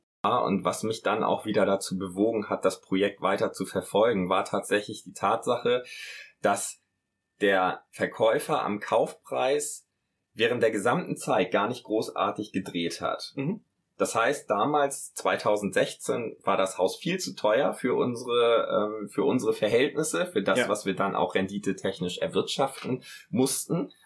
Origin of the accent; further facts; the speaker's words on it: Hamburg, Germany; Also ich komme ja selber aus Hamburg